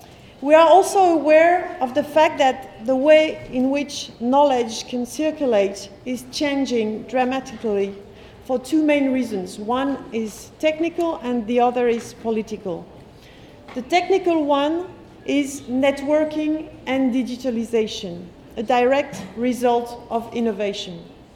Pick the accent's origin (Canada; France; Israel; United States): France; I come from France, from an organization called VECAM